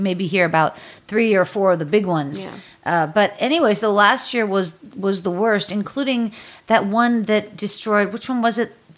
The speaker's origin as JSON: {"language": "English", "town": "Pittsburgh", "region": "Pennsylvania", "country": "United States", "moved": "yes", "lives_now": "California, United States", "said": "I came from Pittsburgh, Pennsylvania."}